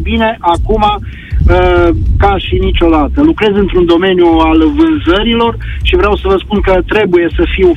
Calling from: Cluj-Napoca, Cluj County, Romania; sunt de la Cluj.

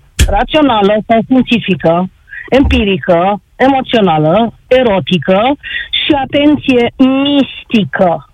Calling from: Timișoara, Timiș County, Romania; și vă sunt din Timișoara.

